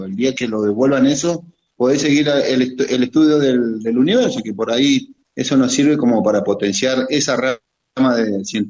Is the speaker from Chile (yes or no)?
no; Neuquén, Argentina; información a nosotros como ciudadanos neuquinos primero, y después a la Argentina